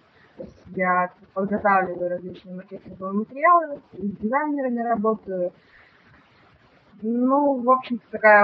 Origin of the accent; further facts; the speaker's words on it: Novosibirsk, Novosibirsk Oblast, Russia; born there; Дело в том, что я родилась в Новосибирске